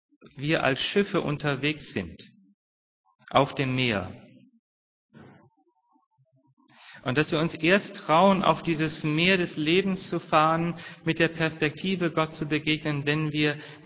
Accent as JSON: {"language": "German", "region": "Northern Germany", "country": "Germany", "said": "Sie merken, ich komme aus Norddeutschland und ich habe eine Leidenschaft für das Maritime."}